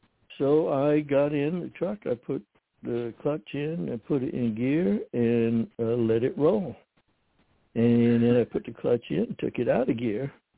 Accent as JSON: {"language": "English", "region": "Connecticut", "country": "United States", "said": "Originally from Connecticut. I've lived in 7 states in the District of Columbia. So I may sound like Connecticut. I may sound like Alabama."}